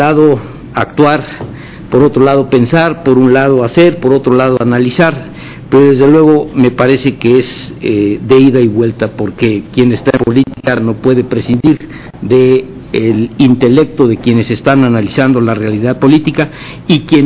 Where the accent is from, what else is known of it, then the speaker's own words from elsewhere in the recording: Mexico; Como mexicano, y así lo digo, me siento muy honrado